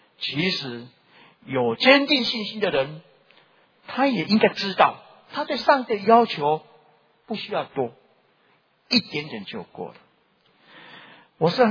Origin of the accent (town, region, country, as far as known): Taiwan